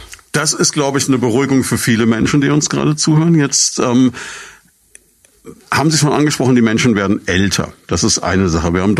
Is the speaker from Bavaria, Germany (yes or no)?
yes; Würzburg, Bavaria, Germany; Ich habe das erlebt in Würzburg, meiner Heimatstadt.